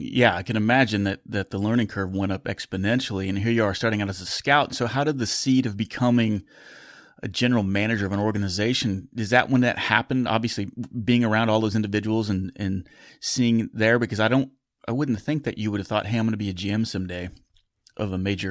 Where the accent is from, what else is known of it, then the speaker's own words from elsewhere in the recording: Wichita, Kansas, United States; Well, it's an honor, as being a lifelong Royals fan myself, and we grew up in Wichita too.